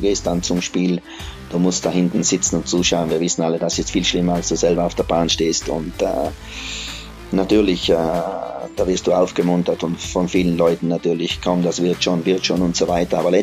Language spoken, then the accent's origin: German; Naturns, Trentino-Alto Adige, Italy; Und ich bin ein echter Südtiroler. Und es freut mich eben, dass ich hier geboren bin und hier auch leben darf. Ich wohne in meinem Geburtsort in Naturns. Das ist eine Gemeinde mit 6000 Einwohnern in der Nähe von Meran.